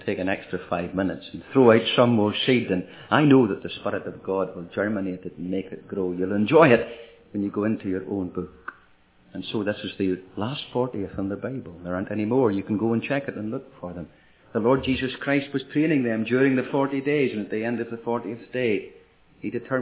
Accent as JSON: {"language": "English", "country": "Ireland", "said": "After all, I'm Irish, and an Ireland ministry meeting start at 8 and go to 9:10, so I could forget myself."}